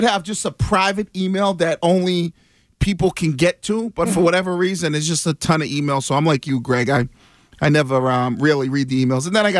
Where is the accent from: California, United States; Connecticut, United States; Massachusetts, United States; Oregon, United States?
Massachusetts, United States; Boston; I'm from the Bean. I represent the Bloody Bean. Nobody says, where you from? Hey, I'm from Boston, guy.